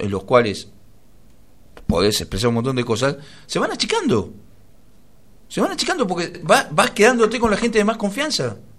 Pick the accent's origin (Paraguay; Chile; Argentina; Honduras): Argentina; Sí, con cómo somos los argentinos.